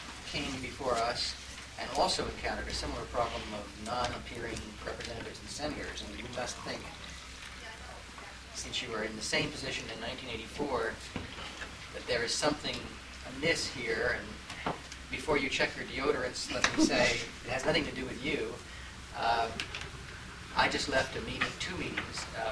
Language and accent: English; Anchorage, Alaska, United States; I'm from Anchorage